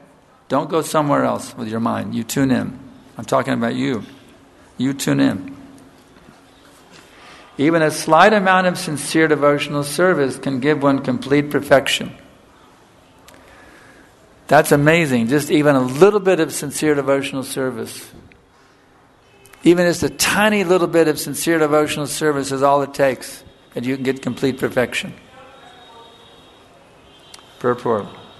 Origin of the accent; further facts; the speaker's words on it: United States; I remember growing up in America. Our guru was the television set.